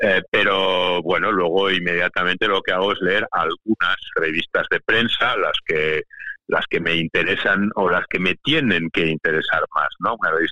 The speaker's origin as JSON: {"language": "Spanish", "country": "Spain", "said": "cada vez se tiene más conciencia de que no solo somos españoles, también somos europeos"}